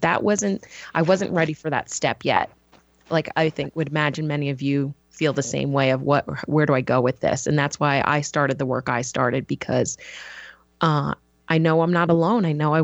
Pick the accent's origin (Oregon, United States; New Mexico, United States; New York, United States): New York, United States; now in Colorado, United States; I grew up in New York, and I went to business school to work in finance and work down on Wall Street